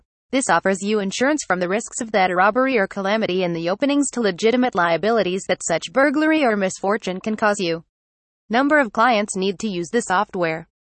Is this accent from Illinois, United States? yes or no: no; Pennsylvania, United States; from Pennsylvania and USA.